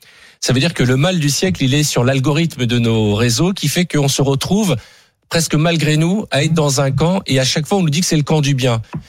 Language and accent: French; France; moi je suis français avant d'être juif